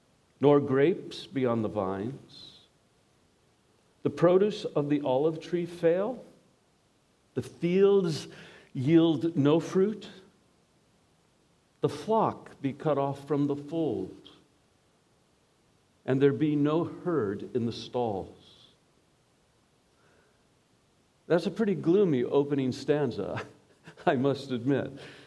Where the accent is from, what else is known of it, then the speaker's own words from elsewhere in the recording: California, United States; accent: Californian; now in Cambridge, United Kingdom; We've lived in Cambridge for 13 years, but the accent is still Californian, which is where I grew up.